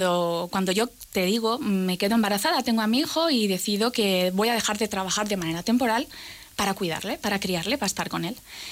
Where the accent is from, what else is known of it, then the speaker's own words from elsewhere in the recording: Logroño, La Rioja, Spain; also born or lived in Basauri; ya pequeñita nos fuimos a vivir a Bilbao. Estuve viviendo en Bilbao, en Basauri más concretamente, hasta los 10 años, que ya nos trasladamos a vivir a Logroño. Vamos, yo me considero logroñesa, riojana de pro, totalmente.